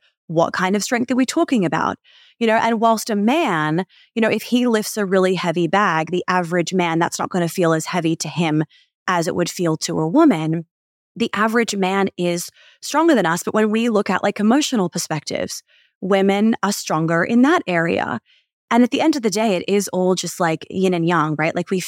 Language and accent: English; Australia; also born or lived in New York City, United States; I am Australian, but I also grew up in New York City